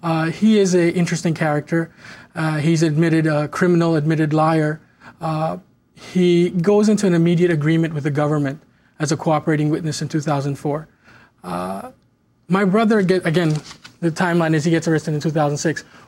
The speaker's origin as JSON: {"language": "English", "town": "Flushing", "region": "New York", "country": "United States", "tie": "born or raised there", "also_born_or_lived": "Pakistan", "said": "We are originally from Pakistan, and we moved to this country in 1983, and we grew up in the Flushing area, the melting pot of Flushing, amongst a diverse community."}